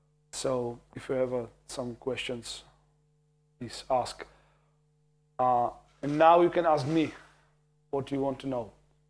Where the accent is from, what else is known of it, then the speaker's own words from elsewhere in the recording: Liberec, Liberec Region, Czechia; It has been made in Liberec, so, and I'm from Liberec, I'm your neighbor, so please.